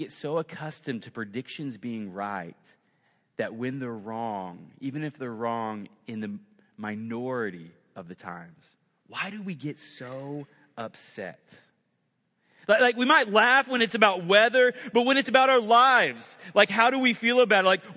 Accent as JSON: {"language": "English", "region": "Oklahoma", "country": "United States", "tie": "born or raised there", "said": "I grew up in Oklahoma, and I grew up, we have tornadoes too"}